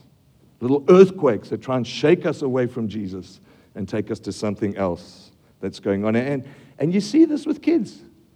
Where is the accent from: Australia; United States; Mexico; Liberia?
Australia; I'm from Aussie, maybe double extra large